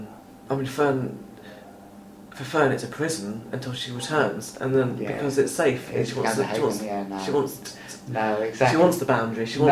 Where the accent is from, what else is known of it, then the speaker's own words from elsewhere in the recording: England, United Kingdom; also born or lived in Jersey; I wasn't raised on Jersey. I was born in Jersey. We moved to England when I was young, so I returned to Jersey a lot, and my family are there.